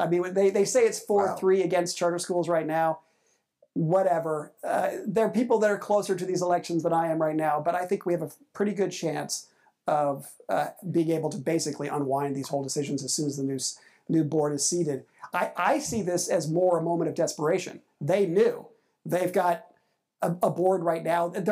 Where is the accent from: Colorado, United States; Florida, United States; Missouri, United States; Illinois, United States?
Colorado, United States; Denver; Denver's my hometown, too.